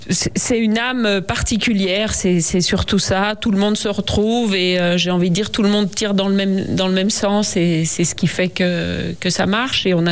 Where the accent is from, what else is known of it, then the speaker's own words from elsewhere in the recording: Megève, Auvergne-Rhône-Alpes, France; Bah parce que moi je suis de Megève et donc pour moi c'était une évidence de le faire ici